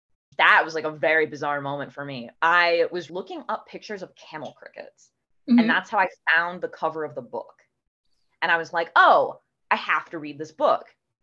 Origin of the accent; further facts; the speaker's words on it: Ann Arbor, Michigan, United States; born there; I was born in Ann Arbor, Michigan, and Ann Arbor has like a very strong connection to nature.